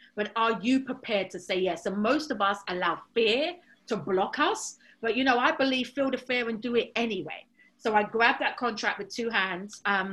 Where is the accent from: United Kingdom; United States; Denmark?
United Kingdom; London; So there I was, a kind of black girl from Southeast London, working underneath